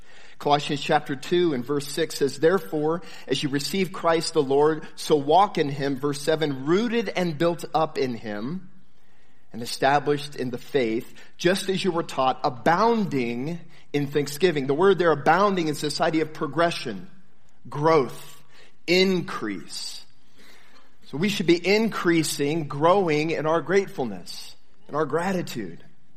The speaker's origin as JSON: {"language": "English", "region": "Missouri", "country": "United States", "tie": "born or raised there", "said": "we grew up in Missouri, and he hadn't been in the mountains much"}